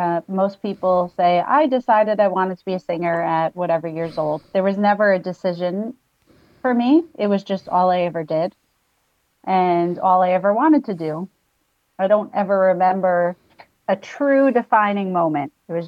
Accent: New York, United States; all other things that I loved growing up as a New Yorker and in a household where there were many different styles of music always present.

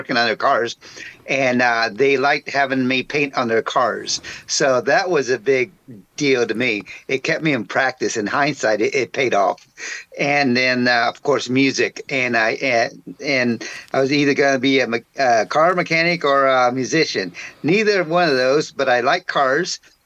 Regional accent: Frankfort, Indiana, United States; also born or lived in San Antonio, Texas; I was born in San Antonio, Texas, and we moved. I started going to fifth grade up here in Indiana, so I was very young. And it was grew and raised in Frankfort, Indiana, great town, great city now.

